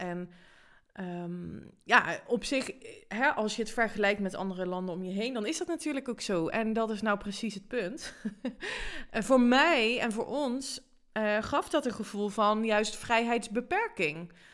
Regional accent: Netherlands; Ik vind Nederland, dat is toevallig, daar ben ik geboren en daar ben ik opgegroeid

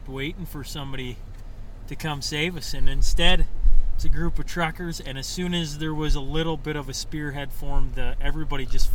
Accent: Lloydminster, Canada; I'm from Lloydminster, so.

